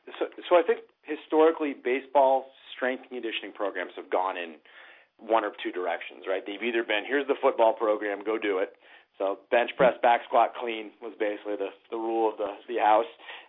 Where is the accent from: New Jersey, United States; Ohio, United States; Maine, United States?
Maine, United States; I'm born and raised in Maine, so I grew up a, you know, kind of a Red Sox fan